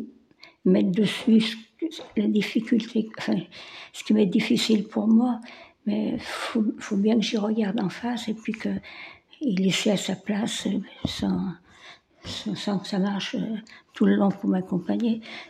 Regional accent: Craponne, Auvergne-Rhône-Alpes, France; Non, je suis lyonnaise.

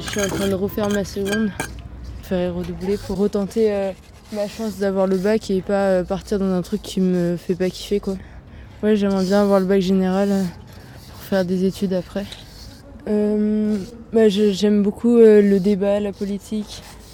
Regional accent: Colmar, Grand Est, France; now in Cré, France; Non, moi, je viens d'Alsace. Là, ça fait 3 ans que j'habite à Cré. Je viens de Colmar. Ça bougeait pas du tout là où j'étais.

